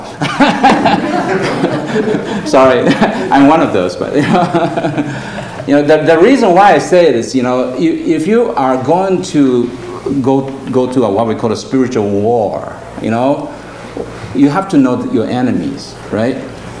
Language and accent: English; Seattle, Washington, United States; Well, you know, in Seattle, you know, I'm from Seattle.